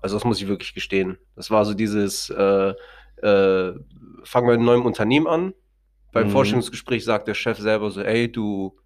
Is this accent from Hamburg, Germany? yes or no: yes; Hamburg, Germany; Okay, ja, wir kommen aus Hamburg.